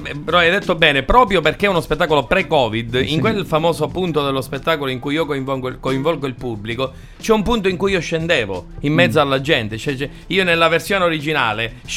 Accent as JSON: {"language": "Italian", "town": "Enna", "region": "Sicily", "country": "Italy", "said": "Io vengo da Enna, quindi al centro della Sicilia, già in montagna, già siamo isola nell'isola, cioè abbiamo già tantissime difficoltà."}